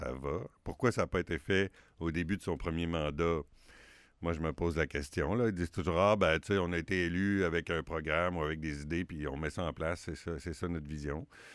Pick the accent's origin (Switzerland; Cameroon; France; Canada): Canada; Lévis, Quebec; On est d'abord de Saint-Étienne, de Pintemps, de Charny, de Brackenville, avant d'être de Lévis. Mais on est de Lévis aussi, là, c'est pas contradictoire.